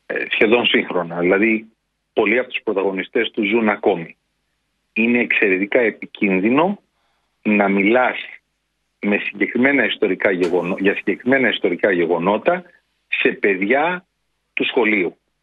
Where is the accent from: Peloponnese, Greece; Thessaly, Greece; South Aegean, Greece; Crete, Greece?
Peloponnese, Greece; κατάγομαι από τη Μεσσηνία